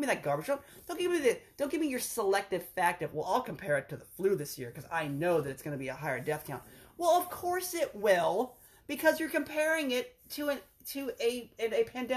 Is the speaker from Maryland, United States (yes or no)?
yes; Maryland, United States; I came from Western Maryland. We didn't come from much.